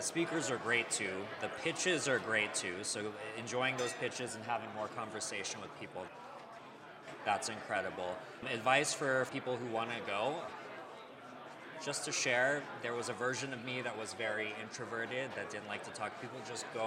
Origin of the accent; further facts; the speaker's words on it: San Jose, California, United States; I'm a CPA from San Jose, California.